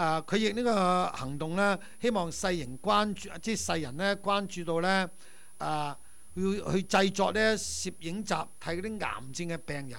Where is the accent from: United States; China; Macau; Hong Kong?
United States; 我哋美國人咧就越嚟越享受做單身貴族